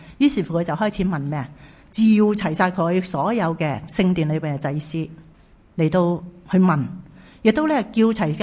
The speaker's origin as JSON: {"language": "Chinese", "town": "Chai Wan", "country": "Hong Kong", "tie": "born or raised there", "said": "我自己其实是小时候在柴湾长大，很熟悉这个区"}